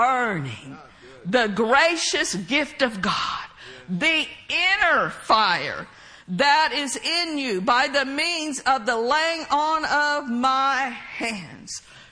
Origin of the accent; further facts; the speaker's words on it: Oklahoma, United States; Growing up in Oklahoma, I've said this before.